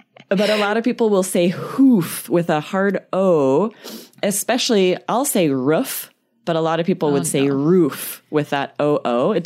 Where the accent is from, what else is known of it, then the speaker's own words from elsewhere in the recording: Idaho, United States; I'll be like, oh, I'm from Idaho. I'm from the West.